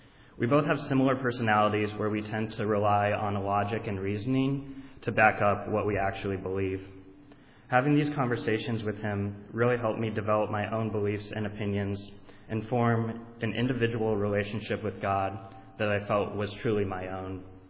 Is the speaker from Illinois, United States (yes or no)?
no; Goshen, Indiana, United States; now in Portland, United States; I'm originally from Goshen, Indiana, and I was born and raised in a Mennonite family and spent most of my years in Goshen.